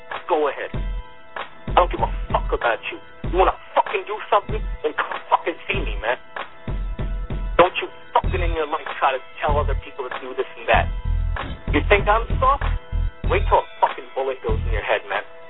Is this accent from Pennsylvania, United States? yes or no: yes; Philadelphia, Pennsylvania, United States; I'm from Philly.